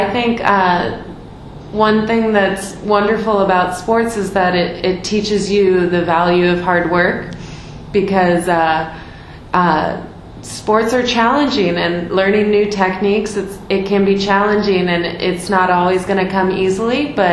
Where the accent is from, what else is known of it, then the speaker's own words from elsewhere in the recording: California, United States; born there; I was born in California.